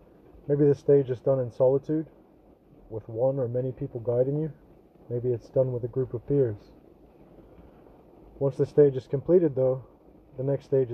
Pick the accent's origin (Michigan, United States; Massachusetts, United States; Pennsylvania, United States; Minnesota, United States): Michigan, United States; Clare; Growing up in Central Michigan, there's a large Amish community in Central Michigan. I was actually born in Clare, Michigan, and in Clare there's a really large Amish community, as well as Mennonites.